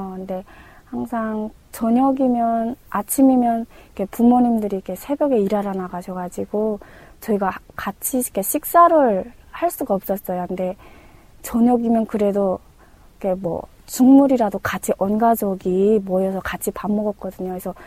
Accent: Haeju, South Hwanghae, North Korea; 네, 저는 부산보다도 너무 가까운 항해남도 해주시 시골에서 자랐는데요. 또 저희 고향에 되게 북한의 어대 명산인 구월산이 있어요. 그 구월산이 마주 보이는 곳으로 저는 자랐습니다.

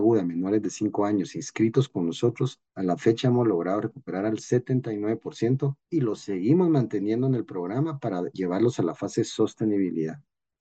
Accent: Guatemala; trabajemos juntos todos como guatemaltecos, que somos un país muy aguerrido

